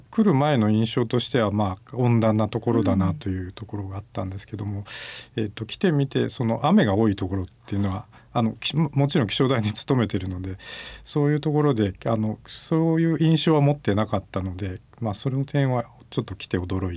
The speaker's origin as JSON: {"language": "Japanese", "region": "Hyogo", "country": "Japan", "tie": "born or raised there", "also_born_or_lived": "Kyoto", "said": "生まれ育ったのは兵庫県で、まあ、学生時代を京都で過ごしたんですけど、"}